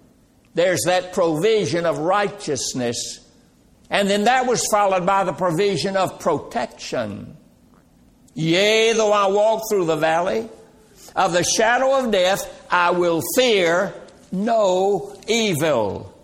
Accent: Roxboro, North Carolina, United States; I remember when I was a small child, I was raised in Roxboro, North Carolina. I was born on the wrong side of the tracks.

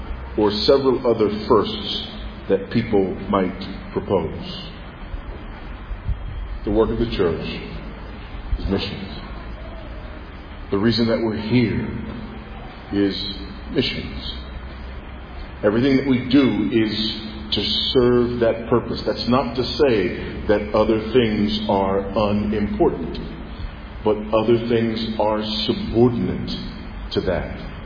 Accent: United States; now in Zambia; So people will say, you know, well, yeah, I'm an American. I'm here in Zambia.

